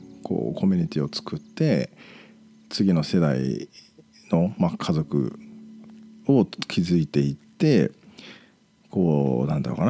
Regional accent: Toyota, Aichi, Japan; born there; まあ僕愛知県豊田市生まれなんですが、ずっと地元に残ってる友達とか

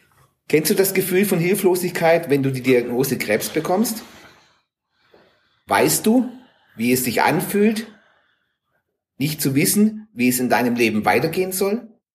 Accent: Schwäbisch Hall, Baden-Württemberg, Germany; ich komme aus Schwäbisch Hall.

